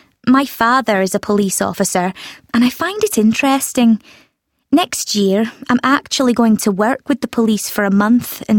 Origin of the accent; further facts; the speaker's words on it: Scotland, United Kingdom; It annoys people if they're called English, because we're not English.